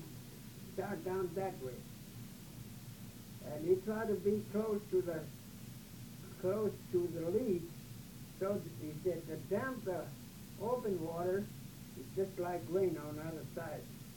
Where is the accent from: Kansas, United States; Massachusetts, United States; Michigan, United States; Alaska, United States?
Alaska, United States; Kivalina; In wintertime, when we hunt in the land where I was raised in Kivalina, we use muffler like she had.